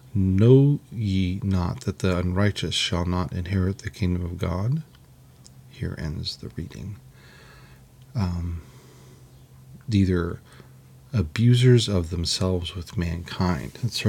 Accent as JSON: {"language": "English", "region": "California", "country": "United States", "tie": "born or raised there", "said": "I mean, and I grew up in California, we went to Vegas every now and then."}